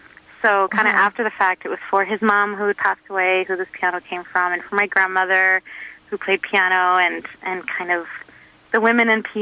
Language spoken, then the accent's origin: English; Edmonton, Alberta, Canada; now in Vancouver, Canada; I grew up in Edmonton, and when I moved to Vancouver